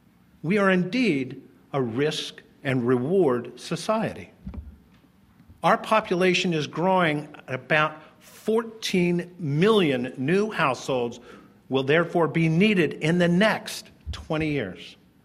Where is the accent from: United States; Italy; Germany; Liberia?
United States; I'm also an American, and one of the freedoms we enjoy is the freedom to take risk